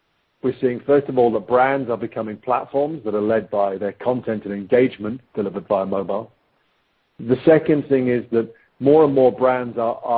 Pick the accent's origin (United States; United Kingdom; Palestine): United Kingdom; England; I'm the English guy, and he's the American.